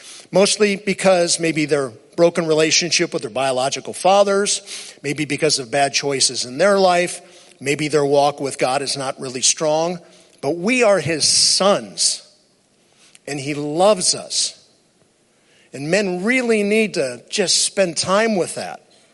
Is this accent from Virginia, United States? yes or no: no; Cleveland, Ohio, United States; now in Los Angeles, United States; I was raised in Cleveland, Ohio. My dad got a job in the movie industry in the 60s, moved out here.